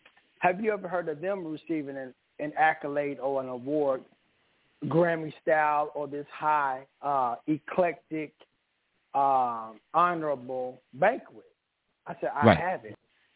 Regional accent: Oklahoma City, Oklahoma, United States; born and raised in Oklahoma City.

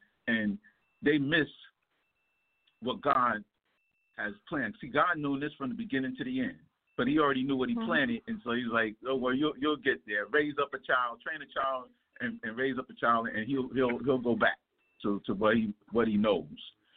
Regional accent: New York, United States; now in Alabama, United States; It is hard enough even being accredited and being in Alabama. I'm from New York.

